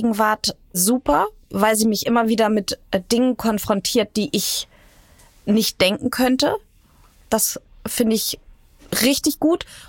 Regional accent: Hamburg, Germany; Ich bin ja in Neugraben-Fischbeck aufgewachsen

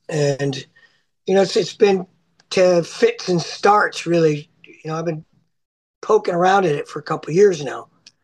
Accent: New York City, New York, United States; also born or lived in Detroit / Los Angeles / London / Stockholm; I'll say I was born in Detroit. I lived there till sort of early 80s, mid 80s. I moved to New York City, and that's where I really grew up.

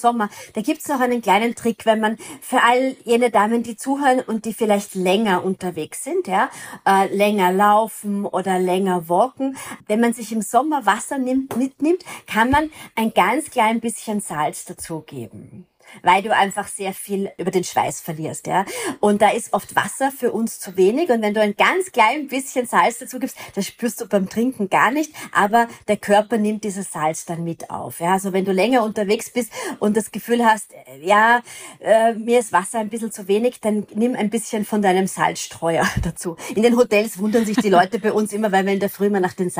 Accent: Vienna, Austria; Ich bin ja Wienerin.

